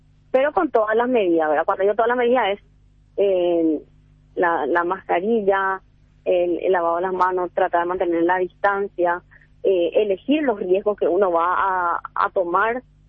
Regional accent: Paraguay; Y como paraguaya, que tuvo la oportunidad de estar afuera

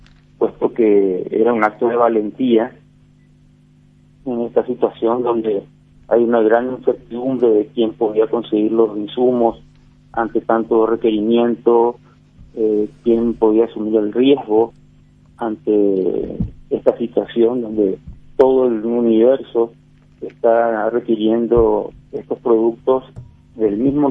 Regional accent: Paraguay; no solo como empresarios, sino como paraguayos

